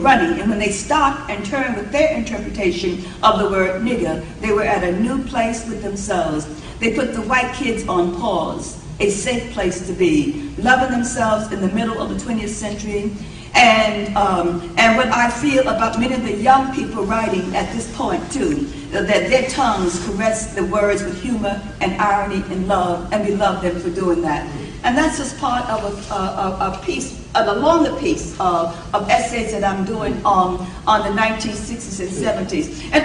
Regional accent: New York City, New York, United States; I come from New York City, we never had dogs at all. We could barely feed ourselves, much less a dog.

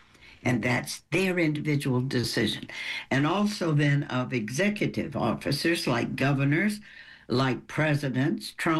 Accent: the South, United States; accent: southern; You got my southern accent.

